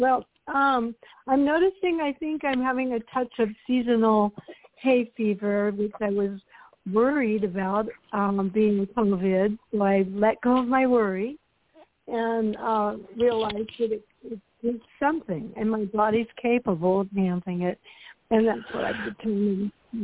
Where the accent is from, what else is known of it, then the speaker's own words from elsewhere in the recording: Ashland, Oregon, United States; Yes, I moved back to Ashland. I can say that now. I'm from Ashland, Oregon.